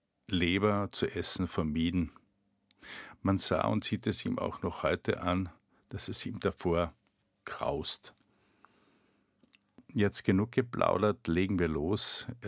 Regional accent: Styria, Austria; Ich bevorzuge im Sommer eher Weißwein, einen aus meiner Heimat, aus der Steiermark.

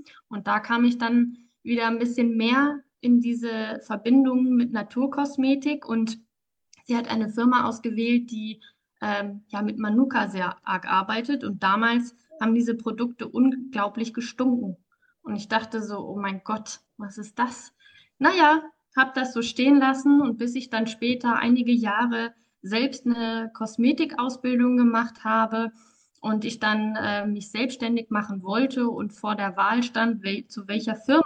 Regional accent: Marburg, Hesse, Germany; Ich komme aus Marburg

